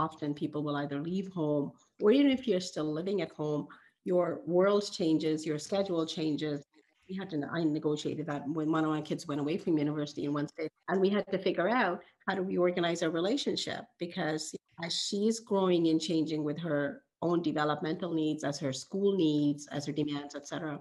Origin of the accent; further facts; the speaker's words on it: Nova Scotia, Canada; now in Ontario, Canada; And when I was growing up in Nova Scotia, terminology changes. The terminology there was Indo-Canadian. When I moved to Ontario, I was told the right terminology